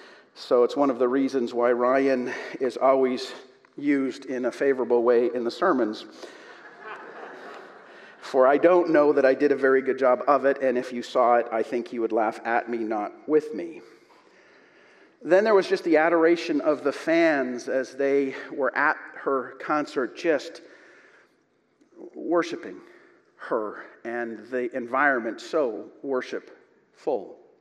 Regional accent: Calgary, Alberta, Canada; it felt like all of Calgary. I was at home from Briarcrest for a year trying to become a power engineer, and all of Calgary jumped up and celebrated.

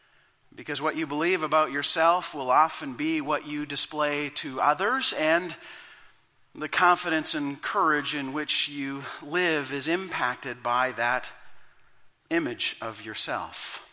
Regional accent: Canada; I'm a follower of Jesus. I'm Canadian. I'm a Canucks fan most of the year. I'm 47.

